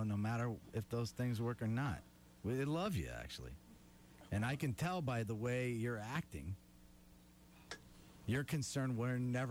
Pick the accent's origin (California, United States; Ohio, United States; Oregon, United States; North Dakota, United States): California, United States; Gilroy; And I'm from Gilroy, California.